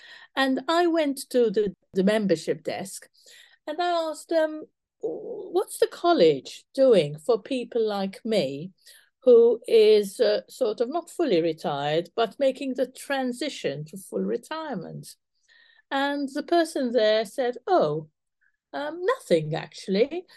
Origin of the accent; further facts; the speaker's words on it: Malta; moved away as an adult; now in United Kingdom; I was actually born and brought up in Malta, and I spent the first 20 years of my life there. But I came to UK to do my clinical learning.